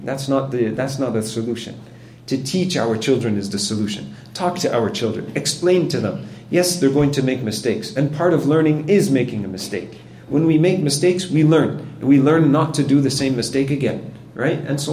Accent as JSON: {"language": "English", "country": "Canada", "accent": "Canadian", "said": "I'm half Pakistani, so I'm allowed to do that, right? Just because I speak with a Canadian accent doesn't mean that, you know, I have no outside sources of culture."}